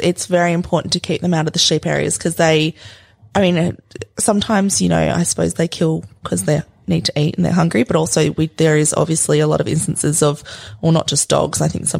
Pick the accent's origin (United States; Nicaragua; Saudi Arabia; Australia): Australia; Western Australia; I'm from Western Australia